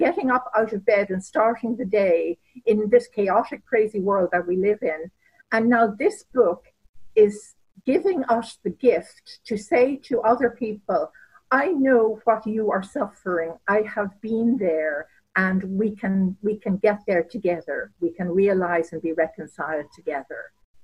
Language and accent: English; Ireland